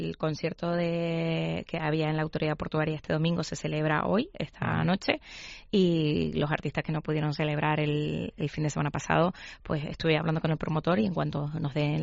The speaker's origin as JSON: {"language": "Spanish", "region": "Canary Islands", "country": "Spain", "said": "pues que forman parte de nuestra identidad como canarios, ¿no?"}